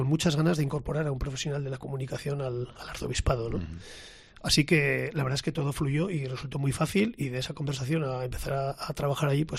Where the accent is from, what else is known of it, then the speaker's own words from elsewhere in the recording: Pamplona, Navarre, Spain; soy un pamplonés, de 57 años, 58 la semana que viene, casado con 3 hijos